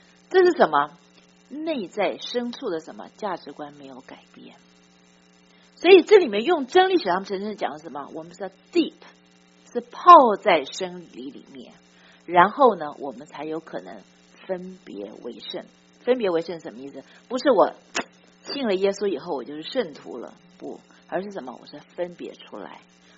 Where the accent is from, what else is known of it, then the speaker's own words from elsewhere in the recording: Taipei, Taiwan; 我自己在教会里面长大，我在台北灵粮堂长大。